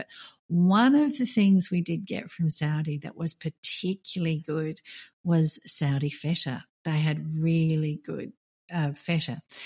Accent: Australia; now in Qatar; I'm an Aussie based here in Qatar.

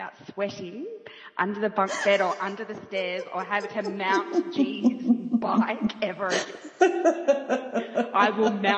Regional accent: Australia; Because we come from Australia where you're not allowed

